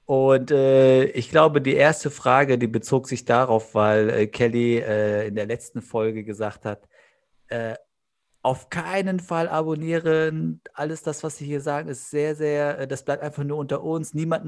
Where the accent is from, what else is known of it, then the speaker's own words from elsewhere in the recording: Frankfurt, Hesse, Germany; ich bin ja Frankfurter, ich kenne das nicht anders.